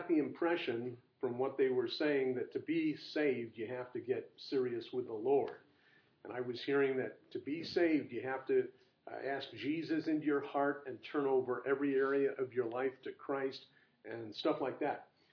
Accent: New York, United States; now in Yuba City, United States; I grew up in New York State, not the city, it's different, and we are upstate hillbillies. They claim we sound like Gomer Pyle to them.

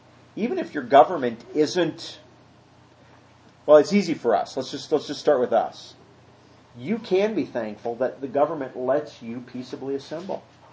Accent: Iowa, United States; Bible college professor that I knew when I was growing up in Iowa

